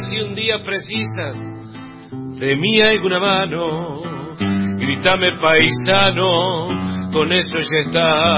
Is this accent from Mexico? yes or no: no; Dolores, Buenos Aires Province, Argentina; born there; Yo soy nacido en los Montes del Tordillo, Dolores, provincia de Buenos Aires.